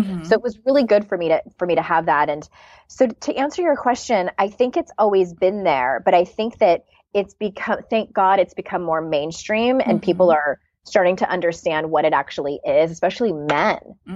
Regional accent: United Kingdom; which I'm sure a lot of people can relate to, especially being British.

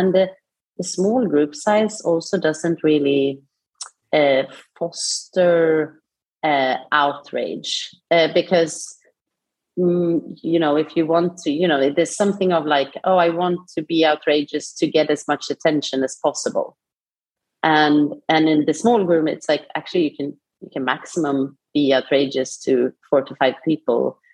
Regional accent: Sweden; Okay, so I come from Sweden. I grew up in Sweden.

